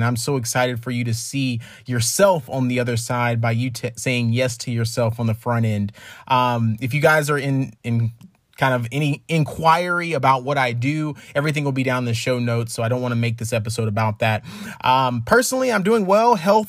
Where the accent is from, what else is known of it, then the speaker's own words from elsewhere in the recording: Birmingham, Alabama, United States; I'm from Birmingham, Alabama, kind of grew up with this history of racial injustice